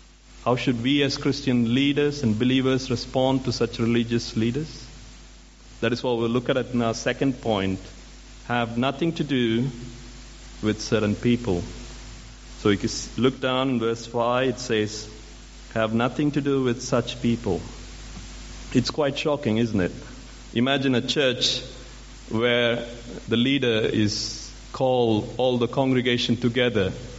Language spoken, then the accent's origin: English; India; I'm from India, and back in 2010